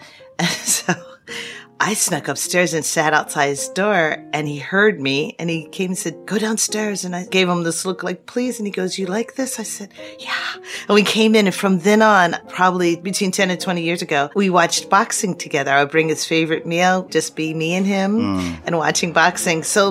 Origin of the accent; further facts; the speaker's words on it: Philadelphia, Pennsylvania, United States; I am from Philly.